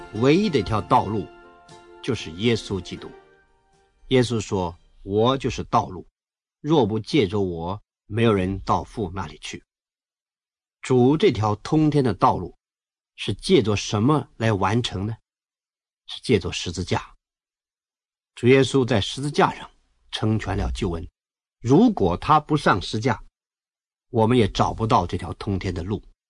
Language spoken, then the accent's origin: Chinese; China; 这位戴先生他在中国做了不少工作，上帝实在重用他，我们中国人不会忘记他。